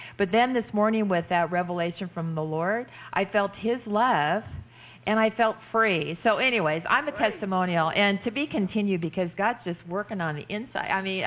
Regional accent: Keller, Texas, United States; I don't know. And I'm from Keller.

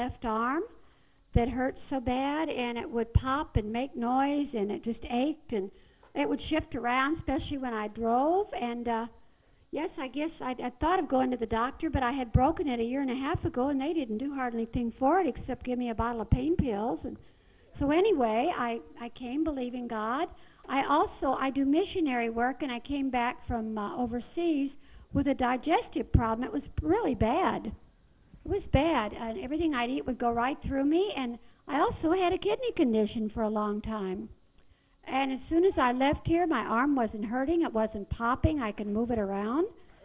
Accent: St. Louis, Missouri, United States; I'm from St. Louis, Missouri.

